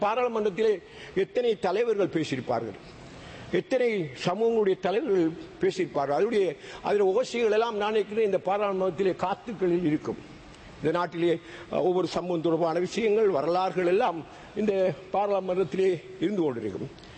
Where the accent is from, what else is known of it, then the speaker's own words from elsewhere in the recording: Addalaichenai, Eastern Province, Sri Lanka; எனது சொந்த ஊரான அட்டாளைச்சேனையிலே ஒரு இயற்கையான ஆறு இருந்தது.